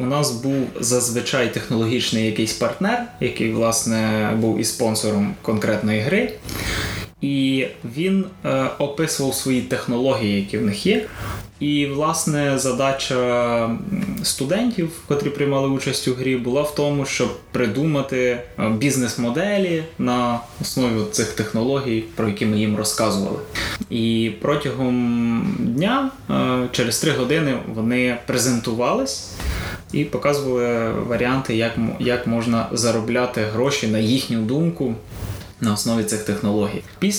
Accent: Ivano-Frankivsk Oblast, Ukraine; Я з Коломийщини

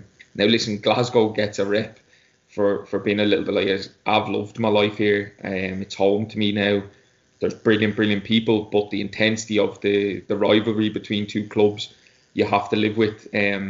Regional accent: Dublin, Leinster, Ireland; I'm a lad from Dublin. I was very down to earth.

